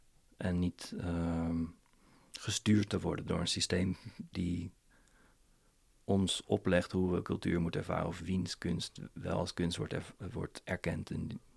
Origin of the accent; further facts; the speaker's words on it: Soestduinen, Utrecht, Netherlands; Ik ben opgegroeid in de Soestduinen. Vlakbij Amersfoort heb je begin, een soort van eerste stukje Utrechtse Heuvelrug.